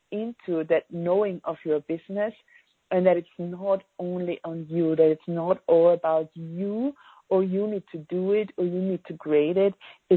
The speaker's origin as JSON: {"language": "English", "country": "Austria", "first_language": "German", "second_language": "English", "said": "I'm from Austria. My first language is German, and I love that."}